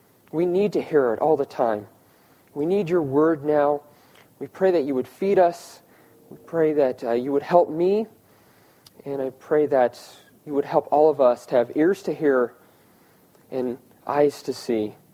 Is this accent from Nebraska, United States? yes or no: yes; Omaha, Nebraska, United States; I'm originally from Omaha, Nebraska, so go Big Red.